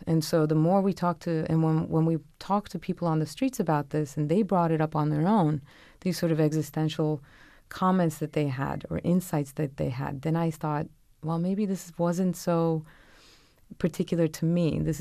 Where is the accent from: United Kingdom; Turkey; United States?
Turkey; Istanbul; It was something that I struggled with personally because I am from Istanbul